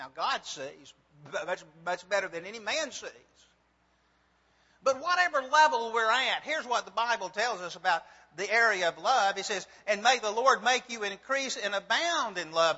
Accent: Birmingham, Alabama, United States; I grew up in the Birmingham area

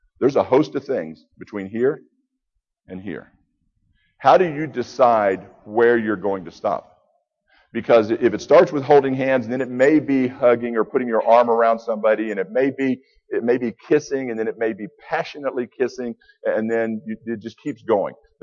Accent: Florida, United States; I grew up in Florida. And as I mentioned this morning, I spent almost all my time on the water.

